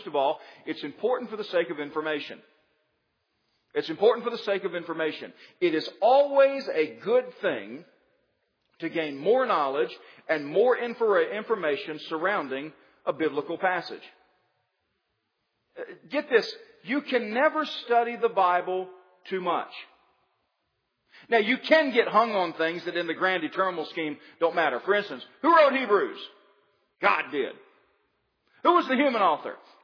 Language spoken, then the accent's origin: English; the South, United States; You understand Southerners more when you learn a little bit about the South. I'm a Southerner.